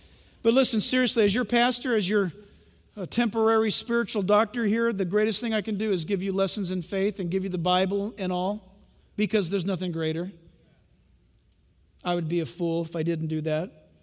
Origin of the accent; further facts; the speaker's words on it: California, United States; I grew up in California. We've seen all this stuff.